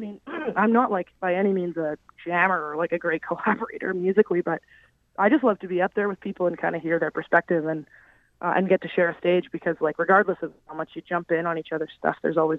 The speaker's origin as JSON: {"language": "English", "country": "Canada", "said": "she's been really generous to me, being a Canadian artist and wanting to break into that market."}